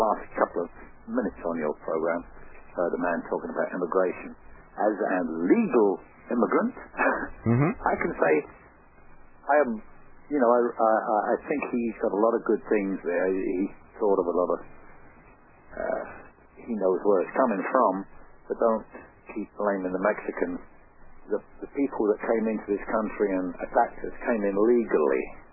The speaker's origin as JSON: {"language": "English", "region": "England", "country": "United Kingdom", "said": "I'm from England, yeah. England."}